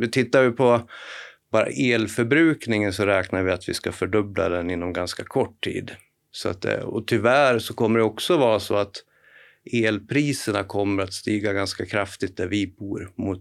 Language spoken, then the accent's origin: Swedish; Gävleborg County, Sweden; jag är en hälsing kan man väl säga.